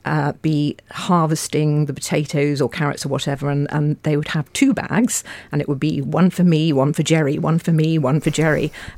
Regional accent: Guernsey; born there; I was born in Guernsey in the Channel Islands during the occupation by the Germans. Right. It was 1943.

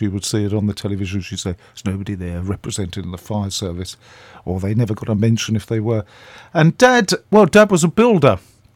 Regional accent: Barnet, London, United Kingdom; born there; I was born in Barnet in Hertfordshire, which is now, of course, the London borough of Barnet. But when I was born there, it was in the county of Hertfordshire. And I'm very proud of the fact that I was born in Hertfordshire and not London.

